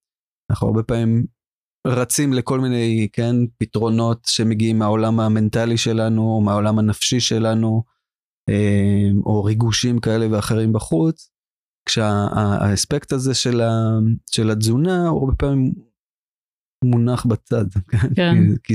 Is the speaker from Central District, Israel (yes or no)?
no; Misgav, Northern District, Israel; זה תמיד היה מושג קנאה גדול לגבי כל היישובים האחרים, גדלתי במשגב, במועצה האזורית.